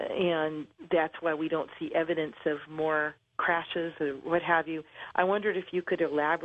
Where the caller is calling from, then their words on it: Alameda, California, United States; from Alameda, California.